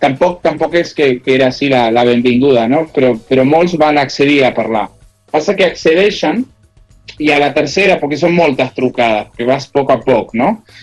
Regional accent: Mar del Sur, Buenos Aires Province, Argentina; Catalan is a second language; now in Spain; jo soc argentí, vaig criar, bueno, en un poble a Mar

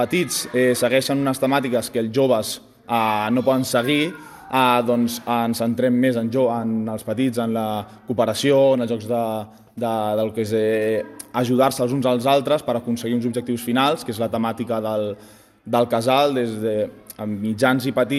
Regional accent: Sant Cugat, Catalonia, Spain; Jo sóc dels pocs que són de fora, que sóc de Sant Cugat

